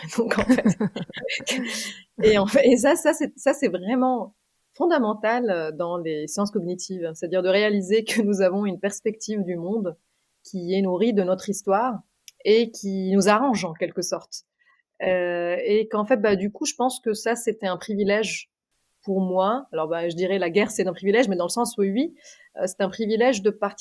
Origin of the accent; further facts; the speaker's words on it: Beirut, Beirut Governorate, Lebanon; j'ai grandi à Beyrouth, en pleine guerre civile. Donc je suis née en 84 et j'ai grandi dans un environnement où il y avait beaucoup beaucoup de femmes.